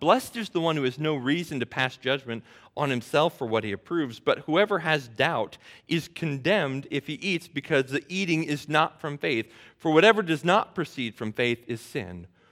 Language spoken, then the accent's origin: English; United States; I am not accustomed to living that way because I'm an American. I was brought up in a culture where we value deeply individual freedom and individual freedom of expression.